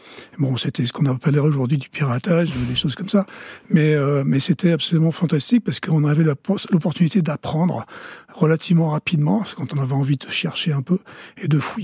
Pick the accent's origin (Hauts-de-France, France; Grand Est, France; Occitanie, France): Occitanie, France; Toulouse; also born or lived in Boston; Et je suis de Toulouse, donc j'aime bien quand il fait 40, comme aujourd'hui.